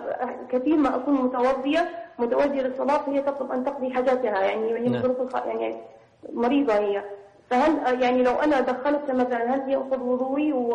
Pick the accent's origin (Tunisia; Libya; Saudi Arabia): Libya; now in Egypt; أنا من ليبيا أصلا، متزوجة مقيمة في مصر.